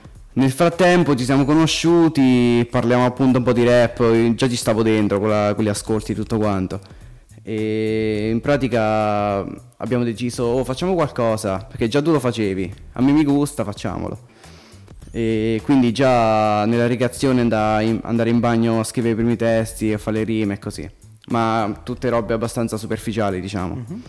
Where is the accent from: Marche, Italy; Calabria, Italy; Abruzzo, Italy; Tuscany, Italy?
Marche, Italy; San Benedetto del Tronto; Io sono di San Benedetto.